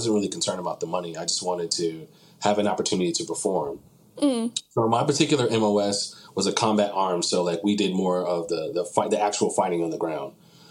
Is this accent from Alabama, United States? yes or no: yes; Birmingham, Alabama, United States; And I'm like, I'm from Birmingham, Alabama.